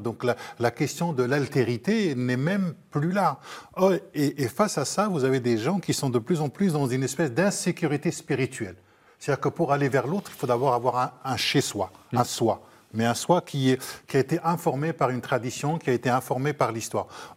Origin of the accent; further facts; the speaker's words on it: Trappes, Île-de-France, France; moi, j'ai grandi à Trappes